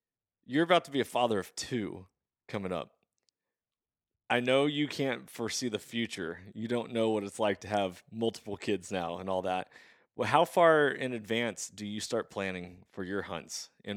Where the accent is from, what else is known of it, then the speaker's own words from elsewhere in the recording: Washington, United States; I'm only hunting Washington because I want to learn how to hunt in my home state before I like really branch out.